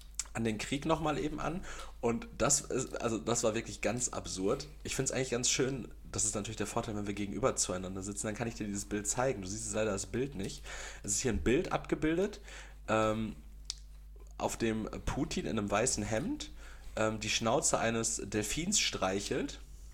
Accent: Austria; Digga, ich bin Österreicher.

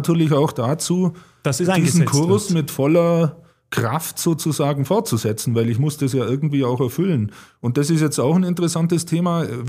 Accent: Tyrol, Austria; ich bin selber so halb im Lechtal aufgewachsen, ja.

